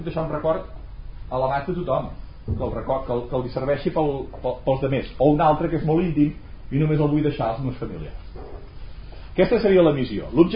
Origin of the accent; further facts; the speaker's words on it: Terrassa, Catalonia, Spain; jo sóc fill de Terrassa, i m'estimo molt la meva ciutat